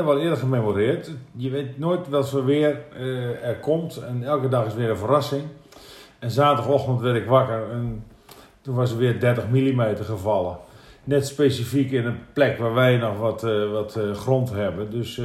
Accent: Emmeloord, Flevoland, Netherlands; born there; Dus ik ben geboren in Emmeloord, 5 jaar daar gewoond. Toen zijn mijn ouders naar de boerderij verhuisd.

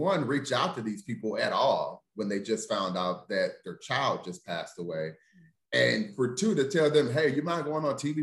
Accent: St. Louis, Missouri, United States; Oh, I'm from St. Louis. It stops right there. Like, honestly, like, I came from St. Louis.

